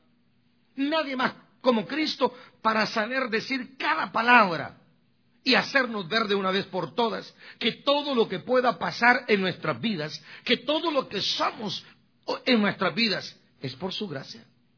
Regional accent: Guatemala; now in San Francisco, United States; hace 31 años que yo me vine de Guatemala.

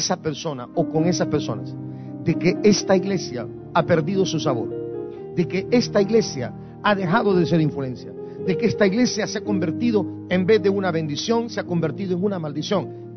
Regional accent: Guatemala; Nosotros teníamos cerca de mi pueblo, en Guatemala, una molienda.

